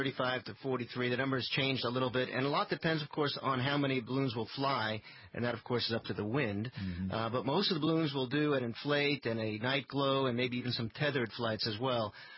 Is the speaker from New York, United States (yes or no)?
yes; New York, United States; also born or lived in Atlanta; now in Lake Havasu City, United States; I grew up on the East Coast.